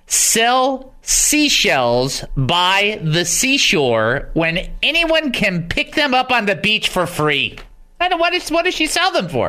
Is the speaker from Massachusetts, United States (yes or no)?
no; Detroit, Michigan, United States; I'm from Detroit. I can say whatever I want.